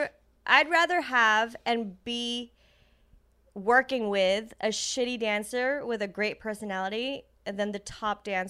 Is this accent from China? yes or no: yes; China; English is a second language; now in New York, United States; and then for me, I had never been to America before, mm-hmm. growing up in China